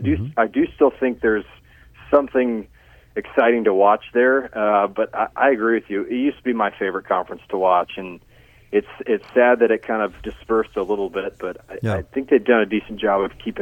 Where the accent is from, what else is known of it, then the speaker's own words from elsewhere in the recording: Dallas, Texas, United States; So I grew up in Dallas. I grew up actually a TCU fan, so I was watching Big 12 games every Saturday.